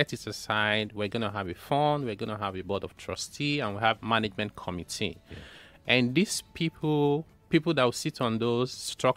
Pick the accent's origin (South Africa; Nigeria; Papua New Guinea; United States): Nigeria; Niger Delta; By the way, I'm from the Niger Delta. So before anybody crucifies me, I'm also affected by these issues.